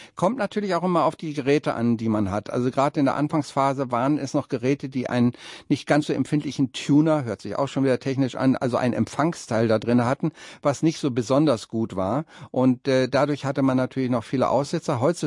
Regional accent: Bielefeld, North Rhine-Westphalia, Germany; Bin ein paar Mal Richtung Bielefeld, meiner alten Heimat, hochgefahren

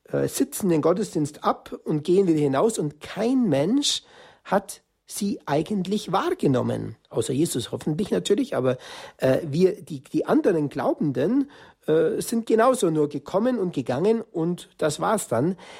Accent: Germany; er kommt aus der Nähe von Barcelona und ich komme aus Deutschland.

